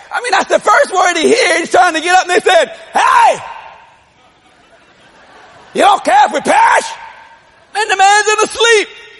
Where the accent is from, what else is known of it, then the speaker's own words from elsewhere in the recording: New Orleans, Louisiana, United States; Because I'm from the New Orleans area, we live in a hurricane area.